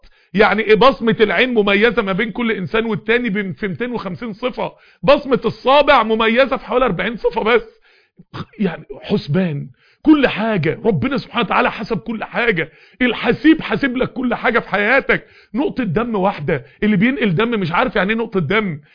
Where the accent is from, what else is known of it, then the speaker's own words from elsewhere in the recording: Mansoura, Dakahlia, Egypt; قعدت واقف قدام النيل كده عندنا في المنصورة